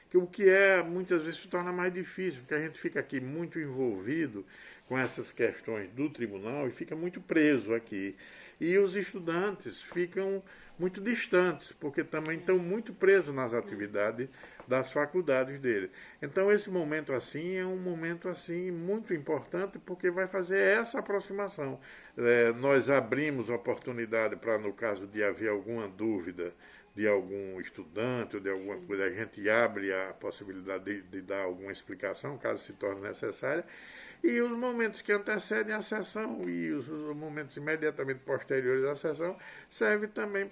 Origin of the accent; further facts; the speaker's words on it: Santana de Ipanema, Alagoas, Brazil; vai ser na minha terra, graças a uma sugestão que foi feita na Câmara pelo desembargador Horto Luiz, no sentido de, como uma espécie de homenagem à cidade de Santana de Ipanema.